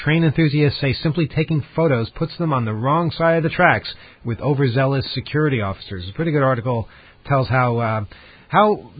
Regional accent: Japan; now in United States; I told him I'm from Japan and I do have a green card.

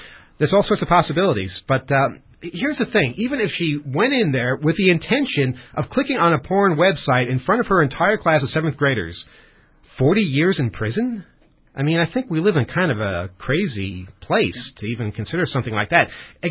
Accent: United States; And I know about this, and I'm an American, so good Lord, that's kind of weird.

